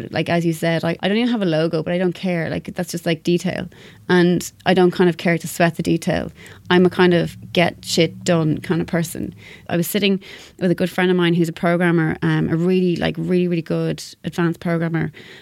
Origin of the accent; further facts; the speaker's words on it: Wicklow, Leinster, Ireland; now in Dublin, Ireland; So I'm actually from Wicklow, which is on the East Coast, and I'm based out of Dublin.